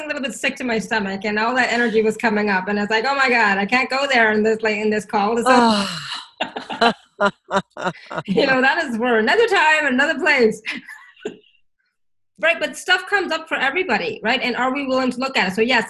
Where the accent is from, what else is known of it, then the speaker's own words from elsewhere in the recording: India; You know, I come from India.